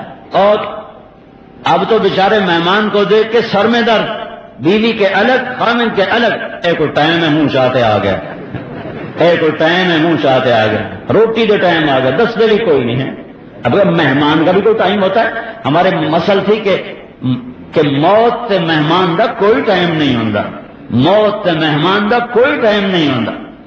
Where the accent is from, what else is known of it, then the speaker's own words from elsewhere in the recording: Talamba, Punjab, Pakistan; میں نے کہا جی تلمبے جا رہا ہوں. کہا رہے تجھے پتہ بھی ہے تلمبا کدھر ہے؟ میں کہا بابا جی میرا اپنا گاؤں ادھر ہے